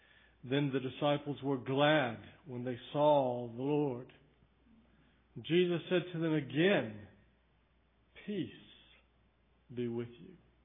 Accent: the South, United States; accent: Southern; I'm from the South, and in the South we have some strange ways of talking. When I come back to the States, my Southern accent gradually comes back to me.

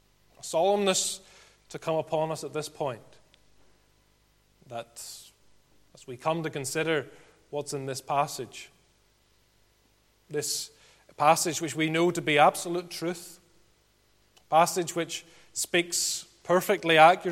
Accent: Ballymena, Northern Ireland, United Kingdom; accent: Ballymena; I brought my Ballymena accent with me as well

